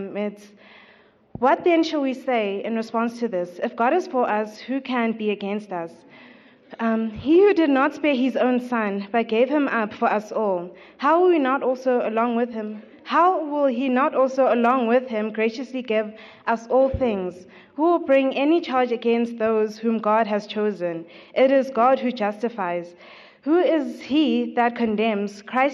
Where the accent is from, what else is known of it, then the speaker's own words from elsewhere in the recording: Johannesburg, Gauteng, South Africa; I'm from the Northwest region in Johannesburg